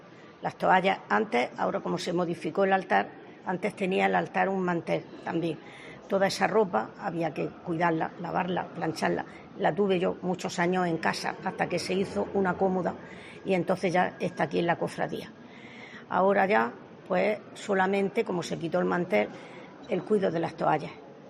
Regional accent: Andalusia, Spain; now in Cartagena, Spain; Yo ya te digo, no soy de aquí, soy andaluza, y me uní a Cartagena desde que me casé

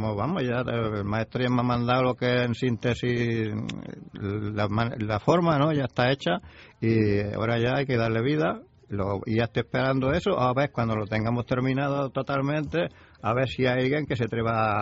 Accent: Montilla, Andalusia, Spain; born there; Yo en Montilla, Córdoba.

